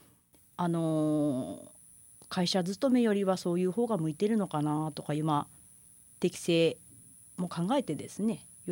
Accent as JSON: {"language": "Japanese", "town": "Hatsukaichi", "region": "Hiroshima", "country": "Japan", "said": "あの私はですね廿日市出身で、原というところに住んでたんですけど"}